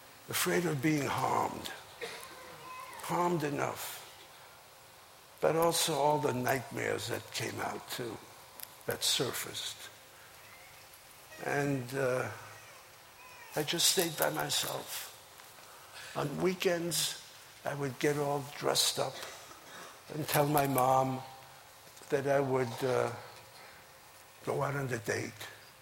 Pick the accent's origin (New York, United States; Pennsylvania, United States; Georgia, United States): New York, United States; when I grew up in New York as a teenager, I built a shell around me.